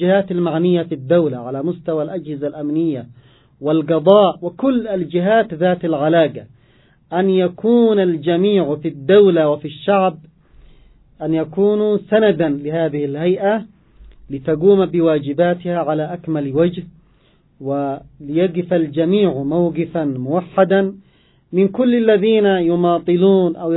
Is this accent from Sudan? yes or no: no; Yemen; نحن كشعب يمني مسلم بهويتنا الإيمانية